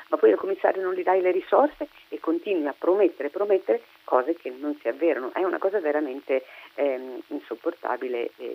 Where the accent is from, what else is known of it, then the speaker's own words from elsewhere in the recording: Emilia-Romagna, Italy; Io sono emiliano-romagnola, ma non lo è solo per la nostra regione